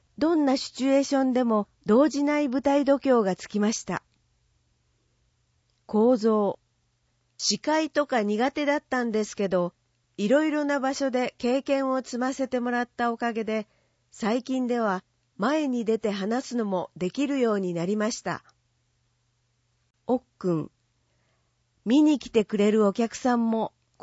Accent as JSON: {"language": "Japanese", "region": "Yamagata", "country": "Japan", "tie": "born or raised there", "said": "故郷の山形の懐かしい風景を感じさせてくれました。"}